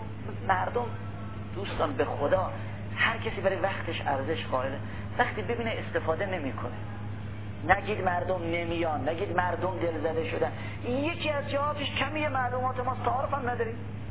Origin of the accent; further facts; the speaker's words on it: Iran; بنده هم از ایران اومدم